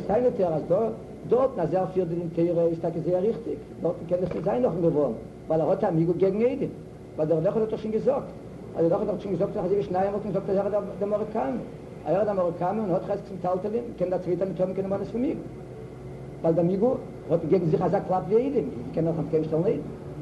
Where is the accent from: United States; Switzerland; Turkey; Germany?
United States; German is a second language; als ich wieder jedem gesagt habe, ich bin Amerikaner.